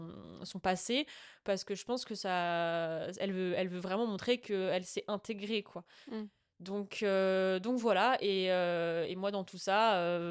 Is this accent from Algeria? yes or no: yes; Algeria; Enfin, je suis algérienne et genre, en fait, en Algérie, il y a plein de façons d'être algérien.